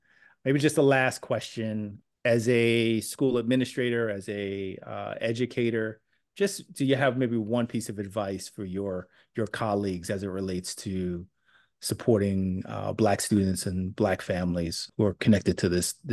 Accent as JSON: {"language": "English", "region": "New Jersey", "country": "United States", "said": "I'm a brother from Jersey, right? I'm a Black man and I'm dyslexic."}